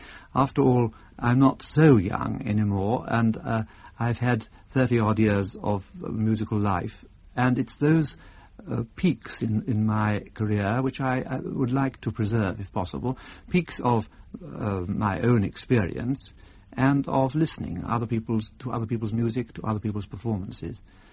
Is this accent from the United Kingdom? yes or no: yes; South East England, United Kingdom; I come from Sussex. I spent the first 18 years of my life in Sussex.